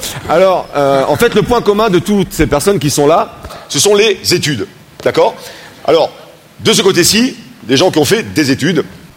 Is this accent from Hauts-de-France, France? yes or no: yes; Roubaix, Hauts-de-France, France; je suis fier de Roubaix et ma région. On a inventé des choses extraordinaires chez nous.